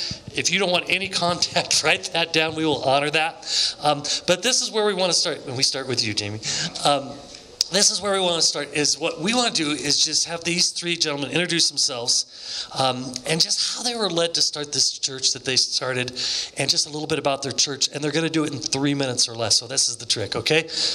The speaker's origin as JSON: {"language": "English", "region": "California", "country": "United States", "said": "Okay, so by the way … I'm on the National Church Planning Team. I'm from California."}